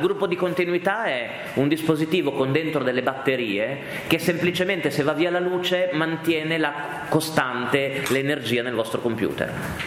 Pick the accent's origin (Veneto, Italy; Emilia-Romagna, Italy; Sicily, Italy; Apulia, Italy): Emilia-Romagna, Italy; now in Milan, Italy; Io quando arrivai a Milano 15 anni fa, io vengo dall'Emilia Romagna, sono di un piccolo paese tra Modena e Bologna